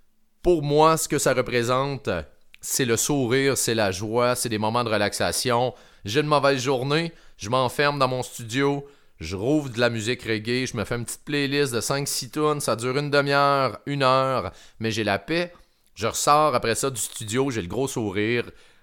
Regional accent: Quebec, Canada; Oui, je viens du Québec. Je diffuse au Québec

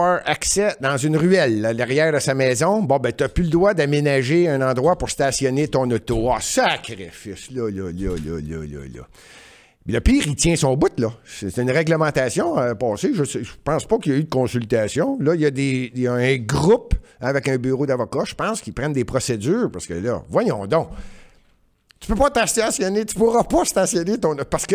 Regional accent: Montreal, Quebec, Canada; Je suis un Montréalais, je venais à Montréal, puis je ne partirai pas de Montréal, puis j'adore.

